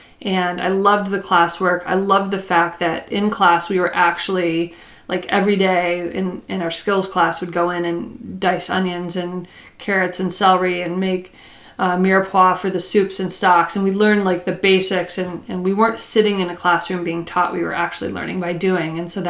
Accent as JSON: {"language": "English", "town": "Saranac Lake", "region": "New York", "country": "United States", "tie": "born or raised there", "said": "Well, I started when I was probably 15 and I worked at a pizza parlor in my hometown of Saranac Lake."}